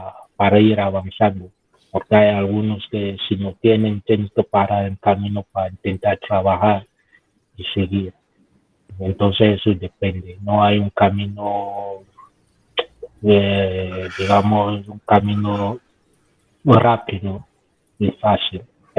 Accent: Cameroon; Spanish is a second language; moved away; cuando yo salí de Camerún, tiré mi documentación

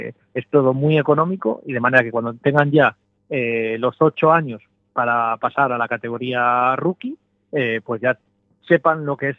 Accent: Cantabria, Spain; Yo soy de Cantabria, yo soy Cantabria. Cantabria.

